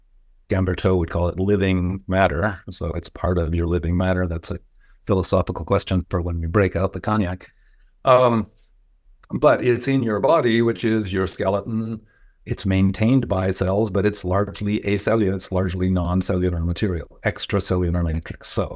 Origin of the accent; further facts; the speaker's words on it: New England, United States; and I grew up in New England.